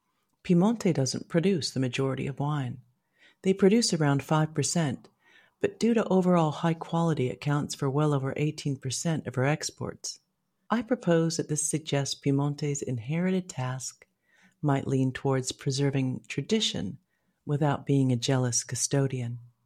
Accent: Seattle, Washington, United States; To be fair and slightly nostalgic, I experienced halcyon days growing up in Seattle.

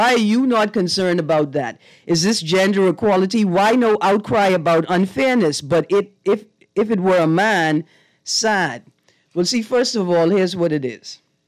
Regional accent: Bahamas; I don't change my accent. I want people to know I was a Bahamian because tourism.

